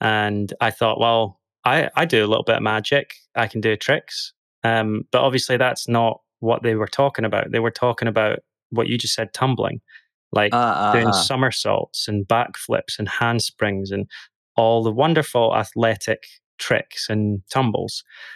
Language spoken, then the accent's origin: English; Dundee, Scotland, United Kingdom; moved away as an adult; now in London, United Kingdom; So I'm originally from Dundee in Scotland. I grew up there for the first 20-something years of my life. And I went to university there, studied there, I studied law. And then after I completed my degree, I moved to London.